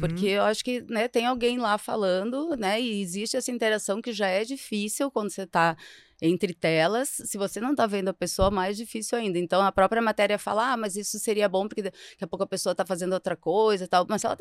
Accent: Rio Grande do Sul, Brazil; Preciso dizer, eu sou gaúcha

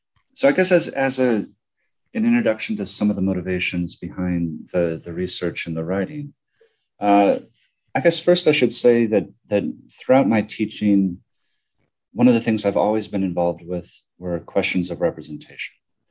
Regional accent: Los Angeles, California, United States; now in New York, United States; And I'm originally from California, from Los Angeles, but I've been here in New York for almost 20 years. So it's my adopted home.

